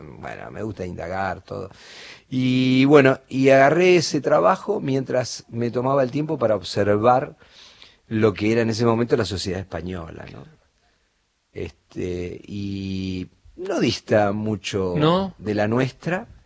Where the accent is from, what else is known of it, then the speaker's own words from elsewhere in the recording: Buenos Aires, Argentina; yo nací en Urquiza. Hace muchos años. Y vivía... Bien barrio, del otro lado de la estación, a dos cuadras, a la vuelta del Círculo Urquiza, era un barrio.